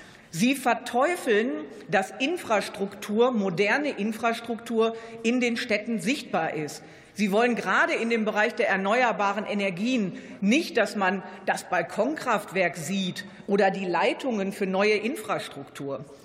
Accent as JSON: {"language": "German", "town": "Wuppertal", "region": "North Rhine-Westphalia", "country": "Germany", "tie": "born or raised there", "said": "wie zum Beispiel aus meiner Heimatstadt Wuppertal"}